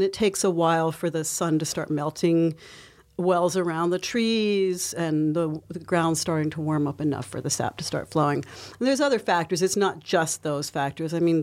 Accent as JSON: {"language": "English", "region": "Delaware", "country": "United States", "tie": "born or raised there", "said": "I grew up in Delaware."}